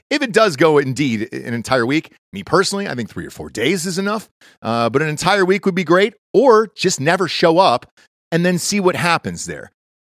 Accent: Atlanta, Georgia, United States; also born or lived in Los Angeles; And I grew up in Atlanta, lived in L.A. forever, but the traffic in D.C. is on another fucking level.

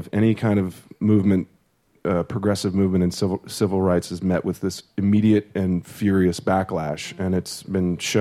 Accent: St. Louis, Missouri, United States; I'm from St. Louis, Missouri.

